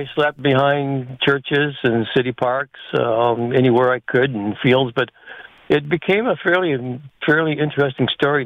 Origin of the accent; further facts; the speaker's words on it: Newburyport, Massachusetts, United States; I calculated about 3,300 miles from my hometown in Newburyport, Massachusetts to San Diego.